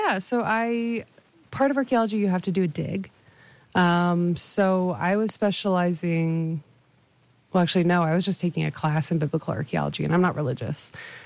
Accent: Whitney Point, New York, United States; because I grew up in Whitney Point

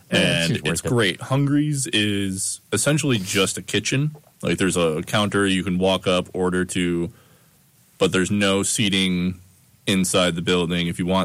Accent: Victor, New York, United States; also born or lived in Oneonta; So we went out there, and I always tell people I'm from Oneonta. You know, that's where I spent my first 4 years, but then I grew up in Victor, New York.

